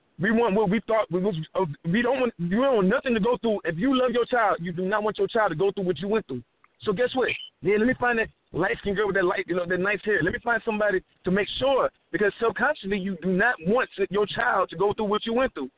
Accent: Plant City, Florida, United States; Literally, my family is from the South. We're from Orlando, well, Plant City, to be exact.

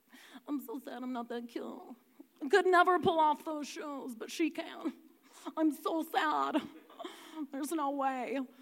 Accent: Rolla, Kansas, United States; I know that I have a couple of grannies in my town, my hometown of Rolla that has 400 people there.

